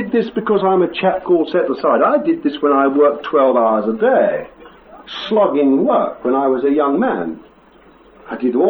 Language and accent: English; England, United Kingdom; born there; I've been brought up in a different kingdom. I was born in England, you see.